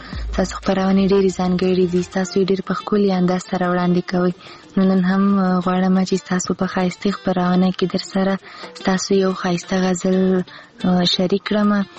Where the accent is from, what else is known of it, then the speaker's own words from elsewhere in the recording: Khyber Pakhtunkhwa, Pakistan; زه خپېری له وزیرستان نه یم،